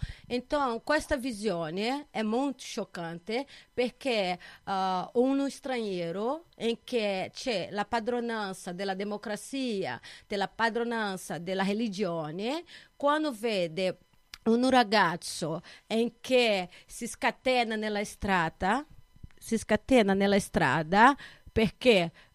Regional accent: Brazil; Italian is a second language; now in Italy; non è che io provengo di Brasile e sono venuto qua

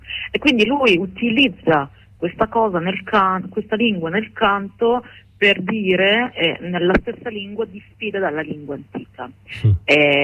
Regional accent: Morocco; now in Italy; la Francia è stato un paese che ha fortemente influenzato il Marocco, il mio paese di origine.

